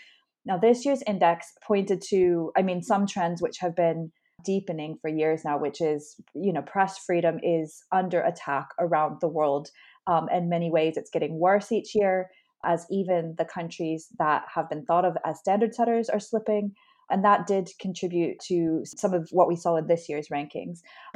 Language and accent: English; United States; now in London, United Kingdom; I'm a dual national. I'm originally American and also British now too.